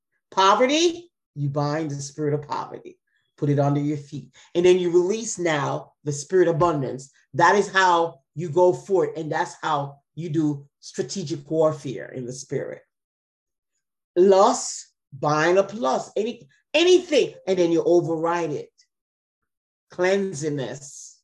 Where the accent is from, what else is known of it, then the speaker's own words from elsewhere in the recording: Jamaica; I'm able to speak Patois because I'm from Jamaica. So therefore, I could talk to my Jamaican people in Patois. I don't know nothing about Spanish.